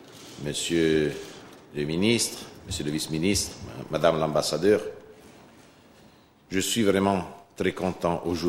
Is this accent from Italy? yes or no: yes; Italy; French is a second language; Moi, je suis italien comme lui